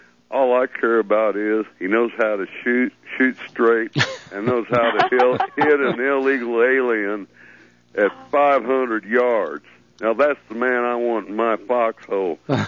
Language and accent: English; Tennessee, United States; I'm sorry I said I was from Tennessee because there's another gentleman that says I'm an embarrassment to people from Tennessee.